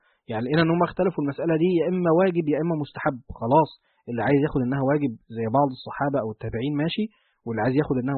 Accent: Egypt; المصب بتاعه هو عندنا في مصر في دمياط أو رشيد، صح كده؟

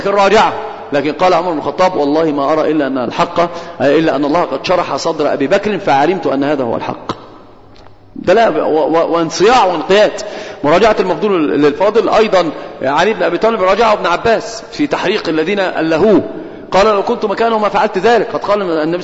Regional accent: Egypt; عندنا في مصر حاجة اسمها قلب مكاني للحروف

